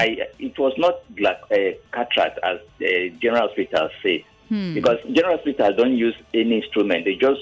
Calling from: Ikotun, Lagos, Nigeria; I'm calling from Ikotun.

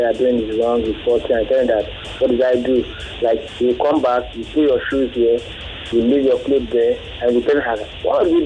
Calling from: Lekki, Lagos, Nigeria; calling from Lekki.

